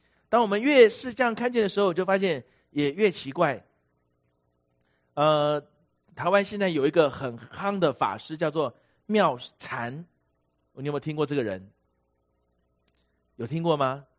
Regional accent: China; 因为我们中国人强求的是灵验才是最重要的

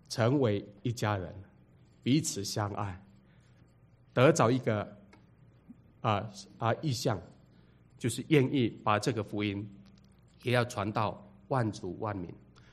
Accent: Taiwan; 以前我们在台湾，我们被称为是山地人、高山族然后呢，还有人叫我们华纳

